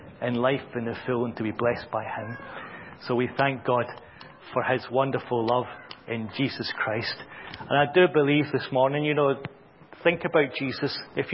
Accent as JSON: {"language": "English", "town": "Glasgow", "region": "Scotland", "country": "United Kingdom", "said": "I'm from Glasgow."}